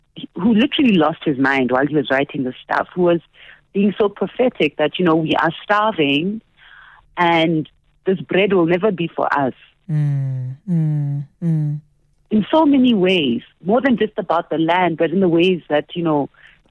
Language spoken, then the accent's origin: English; South Africa; And I feel a little bit upset as a South African, because we never got to even taste our freedom, you know?